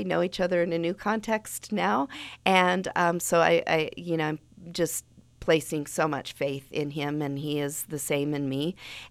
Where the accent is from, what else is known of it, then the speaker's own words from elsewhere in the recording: Gillette, Wyoming, United States; I grew up in Gillette, and I grew up knowing about the one-shot antelope hunt